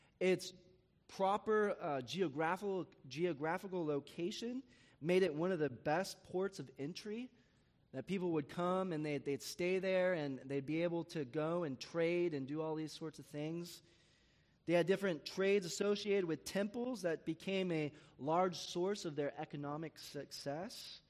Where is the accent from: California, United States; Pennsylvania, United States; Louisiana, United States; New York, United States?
California, United States; San Diego; I like to think of this city a little like San Diego, a little shout out to my hometown